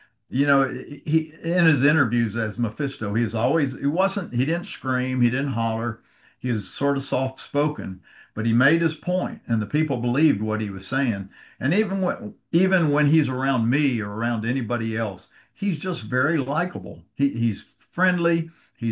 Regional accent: Florida, United States; growing up in Florida, when I first started watching pro wrestling, Cowboy Luttrell was the promoter.

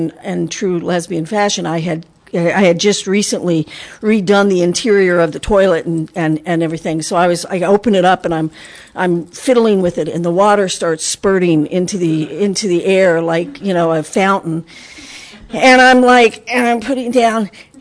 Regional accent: Atchison, Kansas, United States; But I grew up in Kansas, a little town called Atchison, Kansas, about 10,000 people, and my family was I like to call it eccentric.

